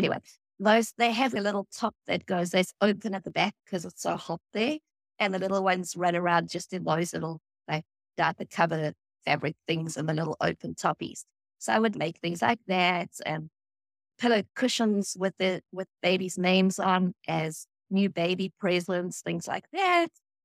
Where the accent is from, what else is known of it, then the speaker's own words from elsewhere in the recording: South Africa; I mean, growing up in South Africa, we are much more conservative.